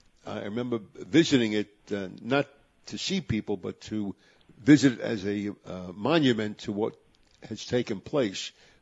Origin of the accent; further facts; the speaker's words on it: Brooklyn, New York, United States; Of course, I was born and raised in Williamsburg.